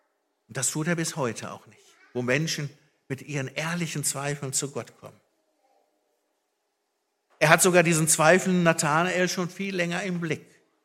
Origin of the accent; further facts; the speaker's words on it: North Rhine-Westphalia, Germany; habe ich hier im Siegerland auch erlebt. Ich bin ja aus dem Ruhrpott, da war das oft so Schalke, Dortmund und so, klar.